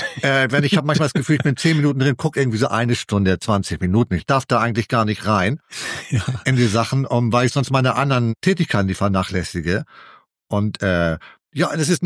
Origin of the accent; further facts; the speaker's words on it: Hamburg, Germany; accent: Hamburg; ist ja gar nicht mein Hamburger Akzent, hört man ja heute noch immer durch ordentlich.